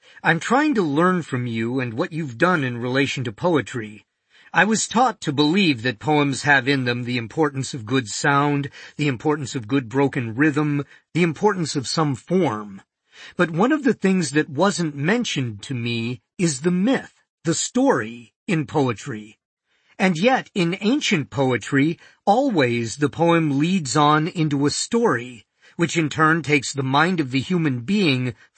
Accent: Minnesota, United States; I'm from Minnesota. I have an I-thou relationship with plant things.

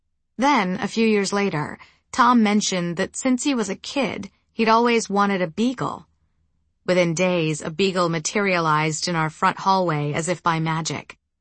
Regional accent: Brazil; moved away as an adult; now in Los Angeles, United States; Growing up in Brazil, I had a few mongrel dogs, Xuxa, Susie, Fofo, Preto. And after moving to LA in my early 20s, I went to the South Central Pound

